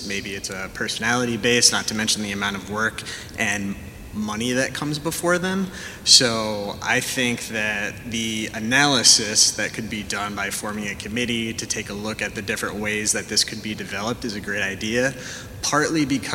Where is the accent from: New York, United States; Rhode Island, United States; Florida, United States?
Rhode Island, United States; Burrillville; I grew up in Burrillville where there is seven members.